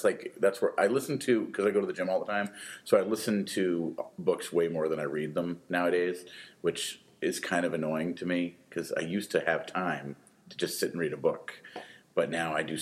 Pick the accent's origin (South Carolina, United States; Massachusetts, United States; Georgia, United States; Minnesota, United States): Massachusetts, United States; now in Somerville, United States; I am from a lot of places, but mainly the South Shore. So Quincy, Taunton, Hull, Weymouth, Braintree.